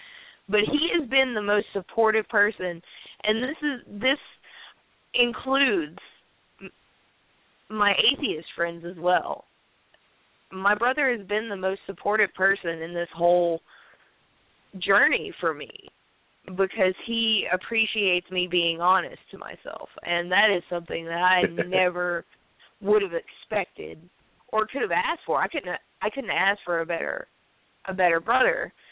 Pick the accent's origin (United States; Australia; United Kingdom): United States; Tennessee; It wasn't until we moved from East Tennessee to West Tennessee to Memphis when my father got another position that I really actually started to question things.